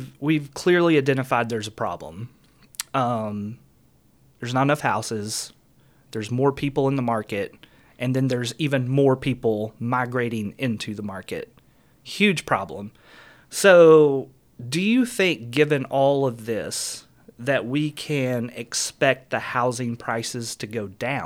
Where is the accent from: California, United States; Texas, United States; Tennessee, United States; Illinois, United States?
Tennessee, United States; I'm from Tennessee